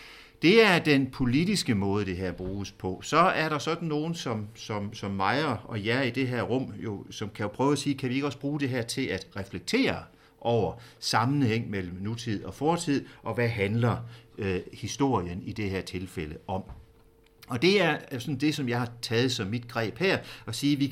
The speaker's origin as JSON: {"language": "Danish", "region": "Jutland", "country": "Denmark", "said": "Som I kan høre, så er jeg ikke fra den her del af landet. Jeg er fra Jylland og har læst i Aarhus og i Firenze."}